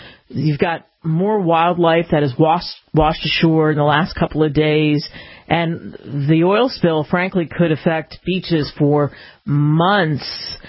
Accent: East Coast, United States; now in California, United States; Growing up in the East Coast, I wasn't used to those kinds of beaches where, frankly, the Pacific Ocean was so cold.

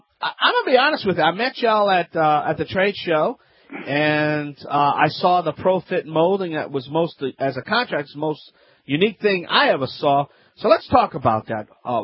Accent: Louisiana, United States; That's right, I'm … America's favorite home improvement self-help expert.

